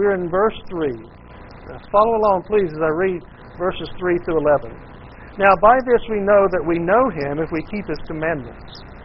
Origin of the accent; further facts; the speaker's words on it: the South, United States; accent: southern; And I always like to mix in my southern accent with Latin.